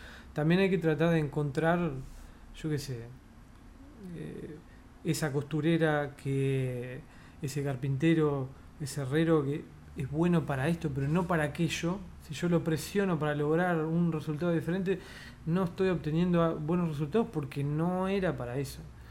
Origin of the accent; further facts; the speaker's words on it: Mercedes, Soriano, Uruguay; born there; now in Montevideo, Uruguay; yo nací en Mercedes, y cuando voy para allá a ver a mis viejos